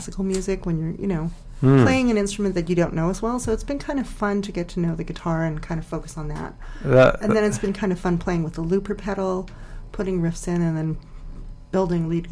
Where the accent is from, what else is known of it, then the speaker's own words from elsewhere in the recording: Winnipeg, Manitoba, Canada; born there; also born or lived in Montreal; I was born in Winnipeg, and I lived in Montreal for 14 years, and I've been here for 14 years